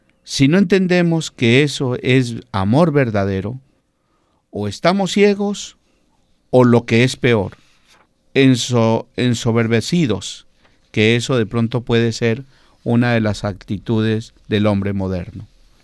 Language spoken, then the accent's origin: Spanish; Colombia; Yo recuerdo que en mi país, justo, yo tenía 2 añitos de nacido, cuando el primer Papa que llegó a Colombia